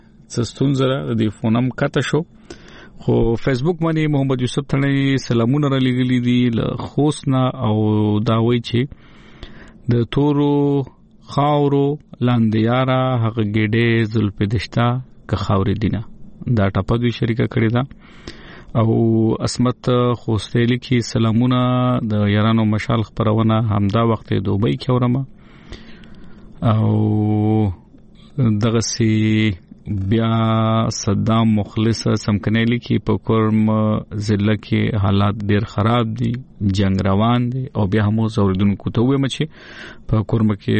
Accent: Khost, Afghanistan; زه د خوست یم

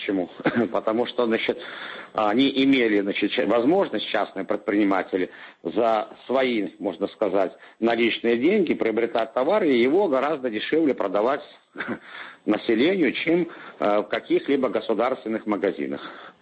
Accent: Belarus; moved away; Я, допустим, приехал с Беларуси, у меня фактически не было финансовых возможностей. То, что продали там собственный дом, вот и все возможности были финансовые.

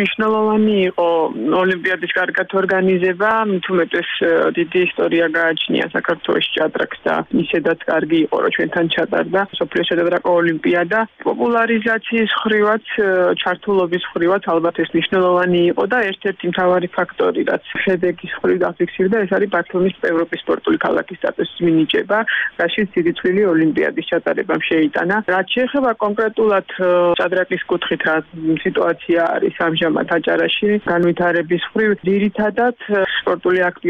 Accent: Batumi, Adjara, Georgia; როგორც სპორტმენი, როგორც ბათუმელი

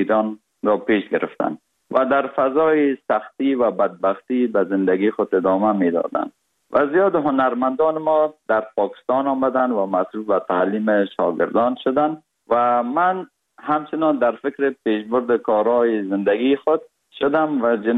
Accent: Kabul, Afghanistan; born or raised there; also born or lived in Parwan

